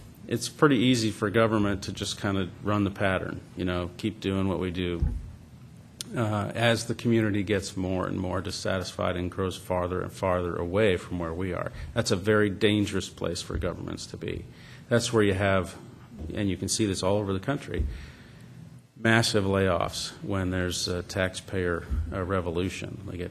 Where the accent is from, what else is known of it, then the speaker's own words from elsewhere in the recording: Florida, United States; born there; I was born in Florida, you know.